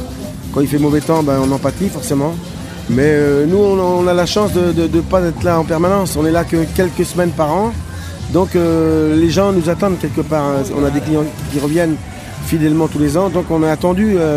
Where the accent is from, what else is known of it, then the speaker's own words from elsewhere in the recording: La Rochelle, Nouvelle-Aquitaine, France; moi, je suis pas du tout de la région de Limoges, je suis de La Rochelle, moi, c'est pas très loin